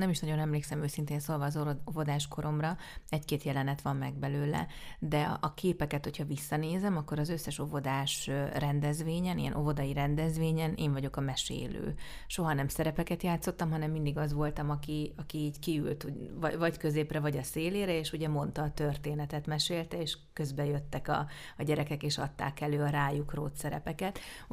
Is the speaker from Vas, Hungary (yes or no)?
no; Budapest, Hungary; én egyébként nem messze innen a Havanna lakótelepen nőttem fel.